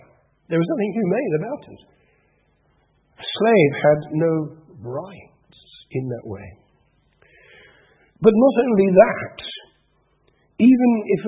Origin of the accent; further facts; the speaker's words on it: London, United Kingdom; Now, I grew up in the war years. From the ages of 5 till 10, I grew up in London, except when I was evacuated in the war years.